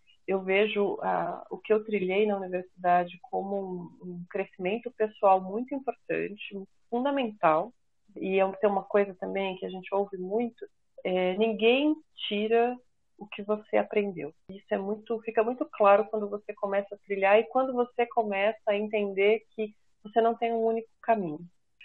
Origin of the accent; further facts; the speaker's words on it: São Paulo, Brazil; also born or lived in São José do Rio Preto / Ribeirão Preto; tenho 42 anos, nasci em São Paulo, capital, mas por volta dos 12, 13 anos, eu fui morar no interior de São Paulo, na região de São José do Rio Preto.